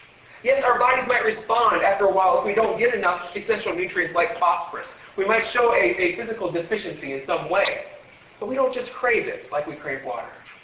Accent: Ohio, United States; I grew up in Ohio, and I have never seen snow like this.

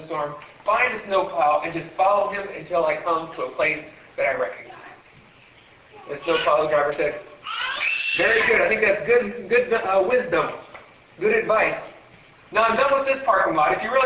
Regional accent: Ohio, United States; I grew up in Ohio, and I have never seen snow like this.

